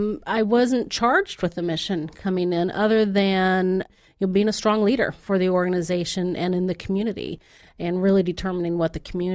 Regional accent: Tulsa, Oklahoma, United States; We're both from Tulsa and both have family here.

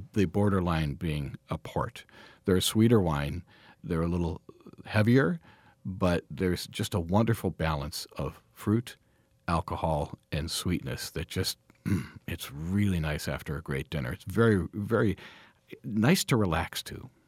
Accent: Cleveland, Ohio, United States; I'm from Cleveland originally.

